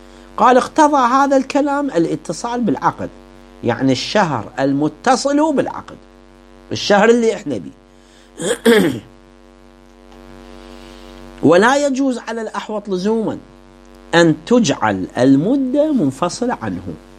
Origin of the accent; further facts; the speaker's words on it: Iraq; احنا عندنا في العراق